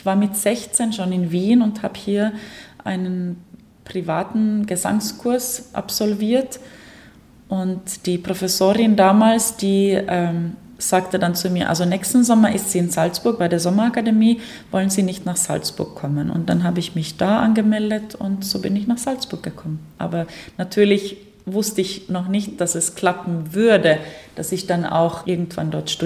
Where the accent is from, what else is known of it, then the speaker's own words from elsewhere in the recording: Ostrobothnia, Finland; German is a second language; also born or lived in Vaasa; Ich komme wirklich aus dem Land, oder wie sagt man, aus einem Landleben. Also ich bin in einer Kleinstadt geboren, in Vasa.